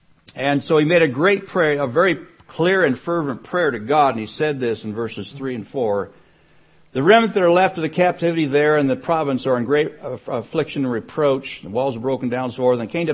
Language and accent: English; Spokane, Washington, United States; I was pretty much born and raised in Spokane all my life